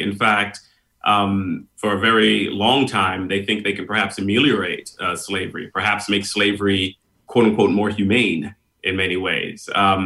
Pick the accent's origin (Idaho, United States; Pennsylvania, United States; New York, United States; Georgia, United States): New York, United States; New York City; also born or lived in Trinidad and Tobago / Houston, Texas; And I was born in New York City, but I ended up being sent back to live in Trinidad for 6 or 7 years with my grandparents. From there, I returned to New York, where there was this very large and vibrant West Indian community and family.